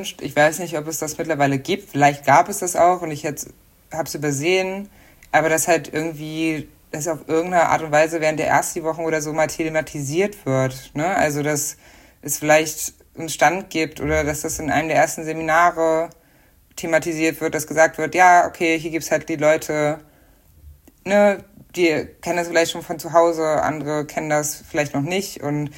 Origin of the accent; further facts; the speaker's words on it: East Germany, Germany; Also wir haben das in Ostdeutschland, wo ich aufgewachsen bin, zumindest so gemacht.